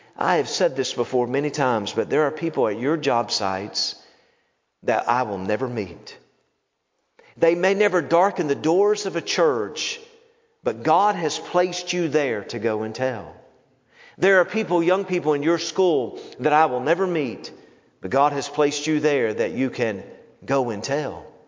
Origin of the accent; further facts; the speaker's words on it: Southern United States, United States; I grew up in the South where Easter Sunday historically has been a day where, boy, people dress up.